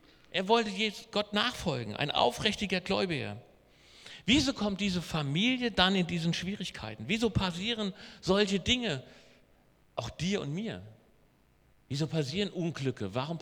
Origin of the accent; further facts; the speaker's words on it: Hesse, Germany; Also bei uns in Hessen würde man sagen, ich blutete wie ein Schwein.